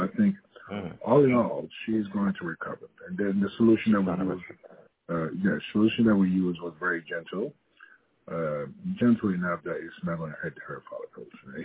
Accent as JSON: {"language": "English", "country": "Ghana", "tie": "born or raised there", "said": "which was very commonplace growing up in Ghana."}